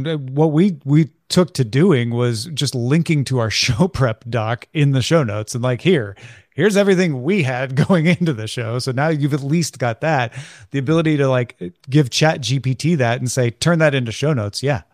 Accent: Illinois, United States; Yeah, I grew up near St. Louis, Missouri, on the Illinois side of the river.

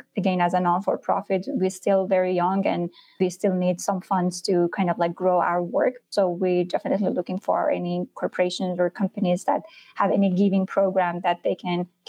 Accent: Iran; English is a second language; because I was born as a refugee, so I faced a lot of challenges growing up in Iran.

